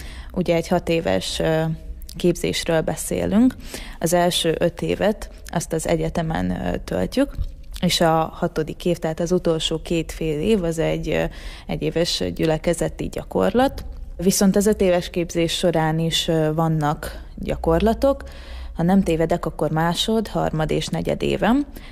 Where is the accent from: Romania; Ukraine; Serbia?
Ukraine; Zakarpattia Oblast; a kishogom is szintén otthon Kárpátalján tanul.